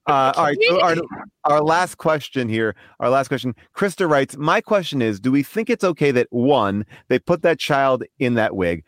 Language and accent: English; United States; now in Norwich, United Kingdom; I'm an American person in Norwich, England.